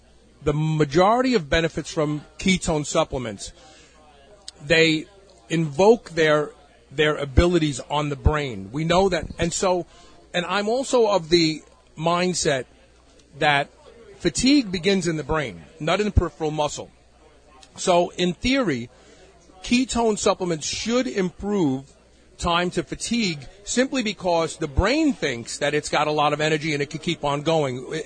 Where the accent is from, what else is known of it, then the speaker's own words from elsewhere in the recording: Brooklyn, New York, United States; I'm from Brooklyn.